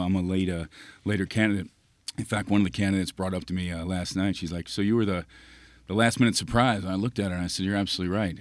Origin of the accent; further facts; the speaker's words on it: Cincinnati, Ohio, United States; I grew up in Ohio. Cincinnati.